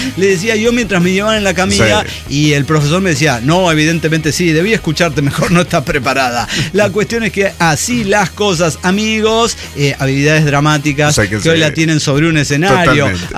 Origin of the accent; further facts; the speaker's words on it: Tarija, Bolivia; soñadora de Tarija, Bolivia.